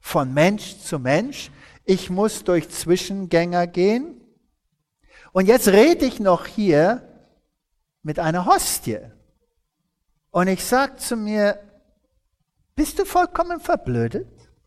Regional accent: Germany; Jetzt, ich bin Deutscher und ich bin ungeduldig.

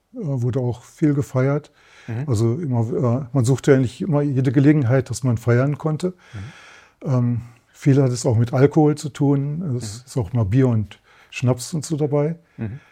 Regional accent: Spork, North Rhine-Westphalia, Germany; born there; Ich bin geboren auf dem Land in der Nähe von Bocholt, in Spork. Direkt an der holländischen Grenze lag das.

